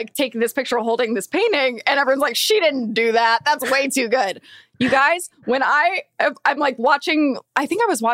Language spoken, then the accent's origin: English; Thousand Oaks, California, United States; And then I'm like, oh yeah, they live in Calabasas. So I grew up in Thousand Oaks.